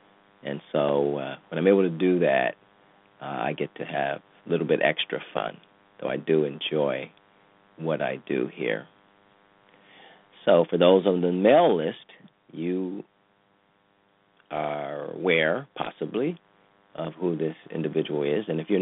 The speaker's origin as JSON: {"language": "English", "town": "Cleveland", "region": "Ohio", "country": "United States", "lives_now": "Plainfield, United States", "said": "from my home state, Ohio, Cleveland, shout out to all of you. My town right now, Plainfield, shout out to you in New Jersey"}